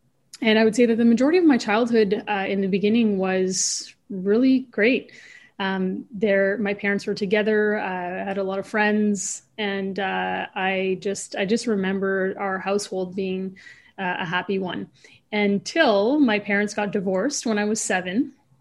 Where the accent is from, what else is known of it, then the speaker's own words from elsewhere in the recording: Ontario, Canada; I grew up in Northern Ontario, Canada. As you mentioned, I'm French Canadian Ojibwe. So First Nations Ojibwe. And my dad is from Quebec. That's the French part in me. And my mother is from Northern Ontario.